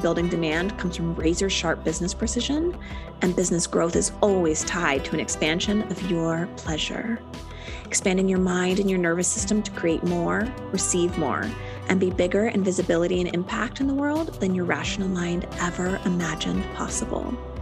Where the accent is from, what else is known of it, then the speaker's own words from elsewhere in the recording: Philadelphia, Pennsylvania, United States; also born or lived in San Francisco; I grew up in the Philadelphia area on the East Coast, and then I lived in San Francisco for quite a while.